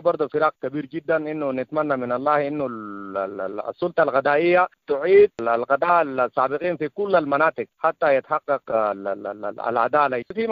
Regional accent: Darfur, Sudan; أضرب مثال زمان كان عندنا في دارفور هنا مثلا

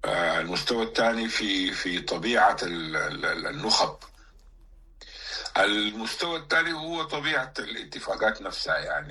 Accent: Sudan; عسى ولعل إنه الواحد يقدر يصل إلى فهم لما يجري عندنا في السودان

